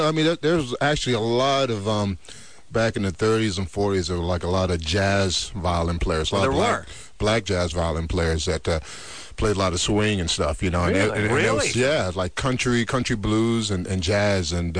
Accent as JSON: {"language": "English", "town": "Charlottesville", "region": "Virginia", "country": "United States", "said": "I'm from, it's funky, but it's Virginia. I'm from Charlottesville, Virginia, man."}